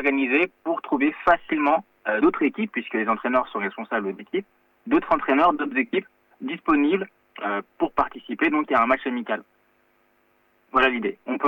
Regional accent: Paris, Île-de-France, France; donc j'ai 35 ans, je suis né à Paris, donc je viens de la région parisienne

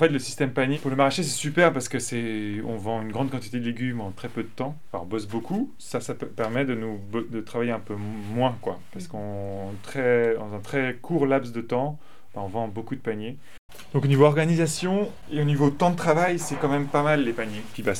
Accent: Pays de la Loire, France; Je suis presque de la Mayenne, quoi. Je suis là depuis tout petit.

